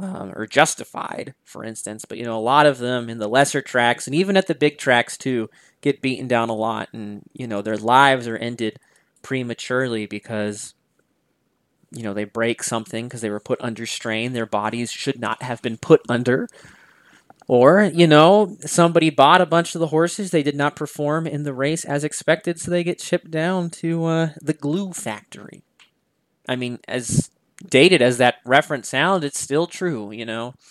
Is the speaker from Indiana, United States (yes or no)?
no; Texas, United States; I really hope my home state here of Texas does the same thing.